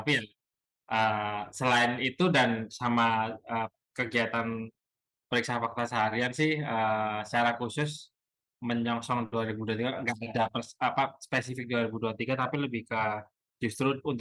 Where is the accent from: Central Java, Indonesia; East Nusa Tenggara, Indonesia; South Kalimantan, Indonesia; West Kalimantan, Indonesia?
Central Java, Indonesia; saya sendiri Jawa Tengah soalnya jarang pakai gitu.